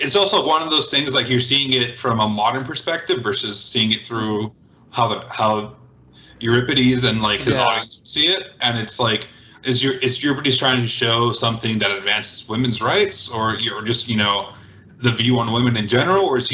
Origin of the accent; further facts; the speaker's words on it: United States; I can't because, you know, I'm American, you know, Cuban race, so it's kind of hard